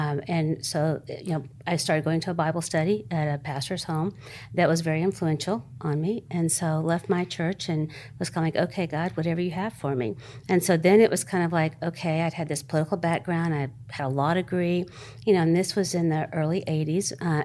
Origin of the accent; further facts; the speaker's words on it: Texas, United States; now in Arizona, United States; I was raised in Texas for the most part. I came out to Arizona.